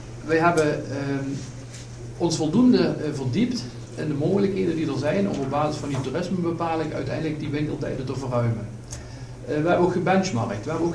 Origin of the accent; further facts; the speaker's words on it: Brunssum, Limburg, Netherlands; omdat ik uit Brunsum kom, geen toerist?